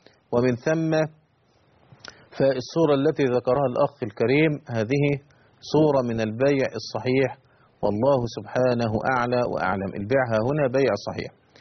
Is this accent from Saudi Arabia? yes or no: no; Egypt; في مسألة يعني تحتاج أن تجتمع لها المجامع الفقهية عندنا في مصر